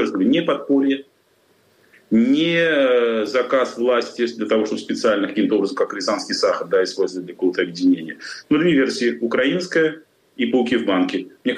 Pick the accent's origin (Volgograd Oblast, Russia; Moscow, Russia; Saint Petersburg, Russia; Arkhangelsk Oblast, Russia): Saint Petersburg, Russia; moved away as an adult; как коренной … все свои 48 лет до вынужденного изгнания в сентябре, проживший на Васильевском острове